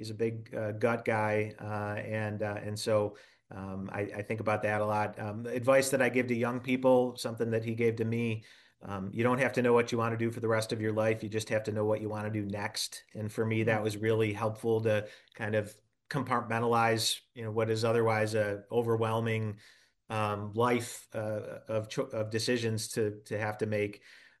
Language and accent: English; Syracuse, New York, United States; growing up in Syracuse, you're familiar with the history of most people are familiar with the history of the Erie Canal.